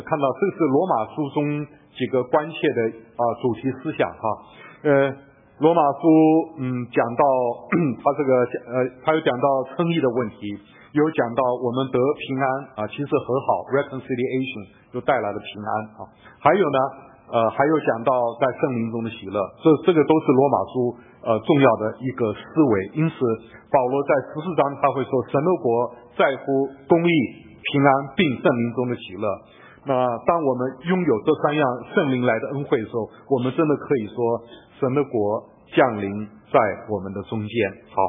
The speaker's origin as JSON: {"language": "Chinese", "country": "Taiwan", "said": "我们台湾话叫国语啊"}